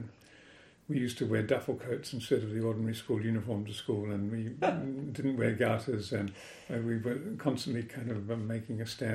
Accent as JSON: {"language": "English", "town": "Opotiki", "region": "Bay of Plenty", "country": "New Zealand", "tie": "born there", "said": "And I was born in Opotiki"}